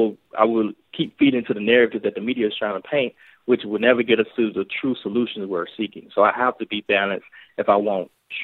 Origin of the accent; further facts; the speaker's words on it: United States; Well, obviously, you know, as an American, we are embarrassed